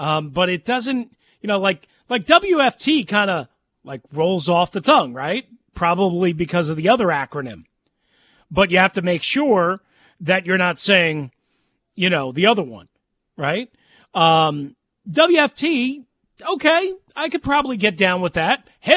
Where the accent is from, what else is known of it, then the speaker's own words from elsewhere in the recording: New York, United States; in full disclosure, for those that don't know, I grew up on Long Island. I grew up a Mets fan, okay?